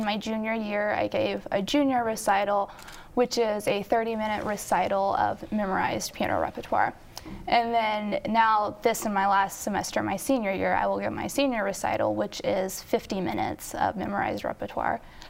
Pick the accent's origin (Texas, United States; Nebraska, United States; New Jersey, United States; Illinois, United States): Texas, United States; Tomball; So yeah, we grew up in Tomball, Texas, so just a little north of Houston, and there's a big homeschool community there.